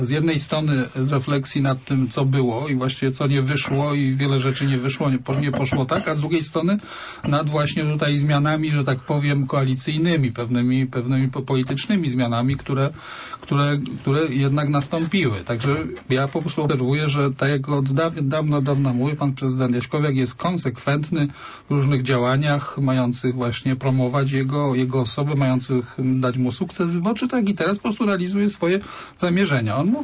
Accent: Poznań, Greater Poland Voivodeship, Poland; Jako Poznaniak

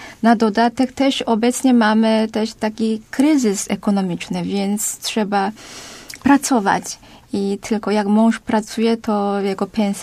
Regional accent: Seoul, South Korea; Polish is a second language; now in Wrocław, Poland; jestem z Seulu

